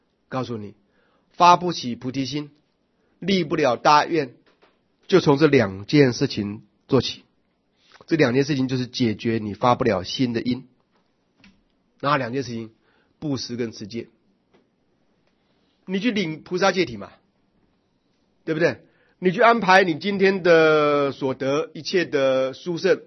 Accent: China; 我们中国人儒家啊是诚意正心修身齐家治国平天下，对不对？

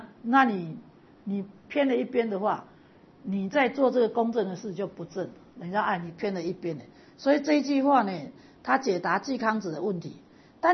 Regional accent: Taiwan; 那因为我们台湾人很好善，很爱做善事

